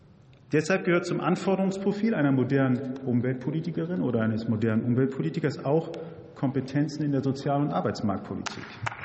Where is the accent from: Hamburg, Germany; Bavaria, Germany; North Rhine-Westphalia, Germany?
Hamburg, Germany; In meiner Heimat, in Hamburg-Wilhelmsburg, sind die Deiche die Seismographen des Klimawandels.